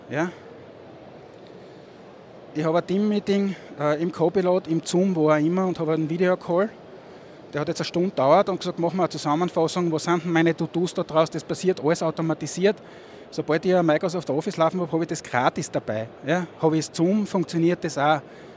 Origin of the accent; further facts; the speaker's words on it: Styria, Austria; accent: Murtal dialect; sogar in meinem Murtaler Dialekt.